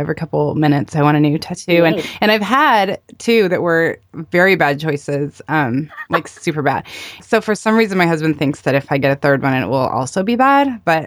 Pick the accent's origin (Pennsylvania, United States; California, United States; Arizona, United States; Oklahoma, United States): Arizona, United States; I'm from Arizona.